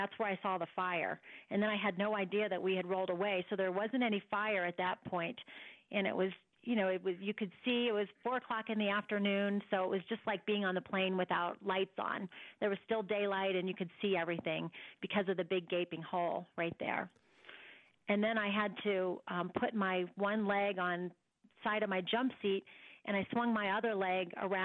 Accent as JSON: {"language": "English", "region": "Iowa", "country": "United States", "said": "Oh, my goodness. I'm from Iowa."}